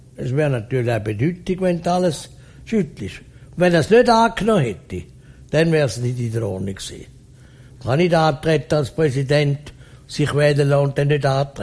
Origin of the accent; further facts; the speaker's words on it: Switzerland; Das muss ich ja als Schweizer einsetzen.